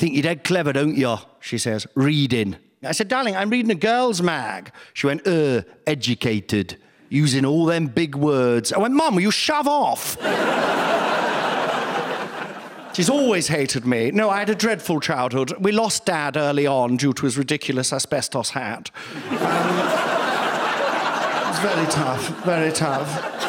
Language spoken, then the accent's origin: English; Nottingham, East Midlands, United Kingdom; I grew up very poor. I know I sound posh, but it's all, you know, learned. And I actually grew up in the Midlands in Nottingham, you know it. And growing up in Nottingham in the 1960s